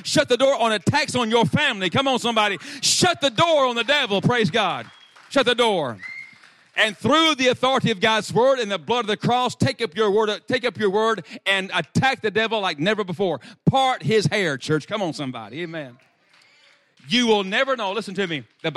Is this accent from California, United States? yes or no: no; Arkansas, United States; The Delta country where they raise in Stuttgart, Arkansas, which is only 10 miles from my hometown, is the rice capital of the world.